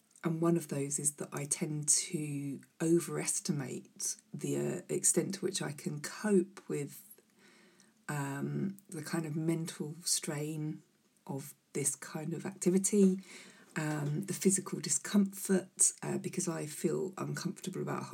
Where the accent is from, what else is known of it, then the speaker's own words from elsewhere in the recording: Gravesend, South East England, United Kingdom; born there; also born or lived in Chalk / Higham / Rochester / Gillingham; I was born in Gravesend, moved along through villages, Chalk, Higham, and then to Rochester, and to Gillingham, and then made it over to Whitstable.